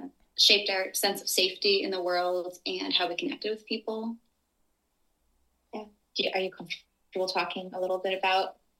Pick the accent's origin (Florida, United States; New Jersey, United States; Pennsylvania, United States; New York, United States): New York, United States; Well, we grew up in the Hudson Valley of New York, which is halfway between New York City and Albany.